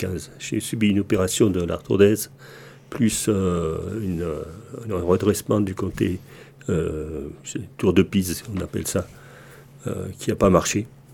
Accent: Morocco; je suis marocain, je peux aller à tel endroit, je peux revenir

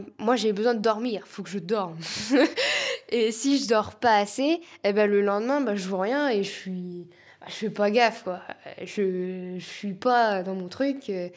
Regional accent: Coutances, Normandy, France; also born or lived in Cambernon; Moi, c'est chez moi ici, Coutances. J'ai tout fait à Coutances. Je suis née à Coutances. Je suis au lycée, collège, BTS. Je suis tout fait à Coutances. Ah non, primaire, c'était chez moi, à Cambernon. Mais... à Cambernon, c'est ma ville

